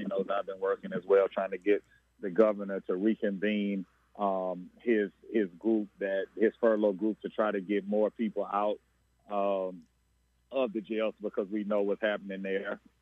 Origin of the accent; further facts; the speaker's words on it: Baton Rouge, Louisiana, United States; You know, for me, I'm born and raised in Baton Rouge.